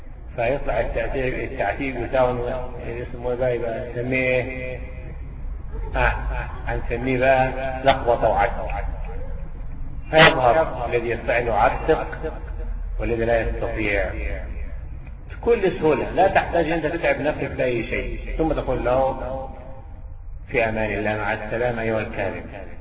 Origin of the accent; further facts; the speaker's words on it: Egypt; يعني شوف حتى في بلادنا مصر